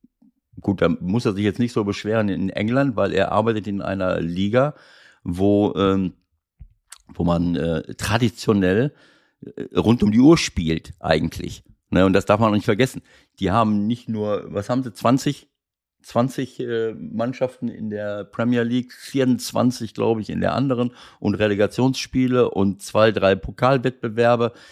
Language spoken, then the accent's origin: German; Schloss Holte-Stukenbrock, North Rhine-Westphalia, Germany; born there; 69 Jahre alt, geboren in Schloss Holte-Stukenbrock.